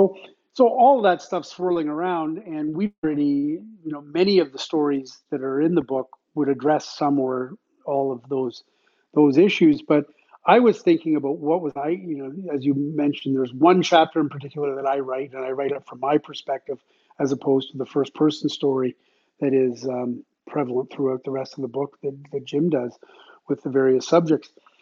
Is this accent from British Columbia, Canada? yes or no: no; Scarborough, Ontario, Canada; And it struck me that Wayne Simmons is from Scarborough. I'm from Scarborough.